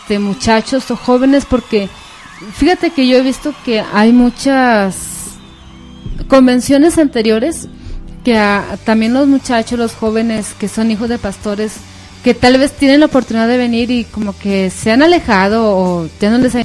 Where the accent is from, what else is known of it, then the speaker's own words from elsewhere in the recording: Mexico; pues soy bien mexicana.